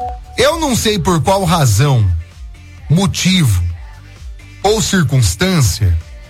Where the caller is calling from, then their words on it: Itajubá, Minas Gerais, Brazil; sou de Itajubá.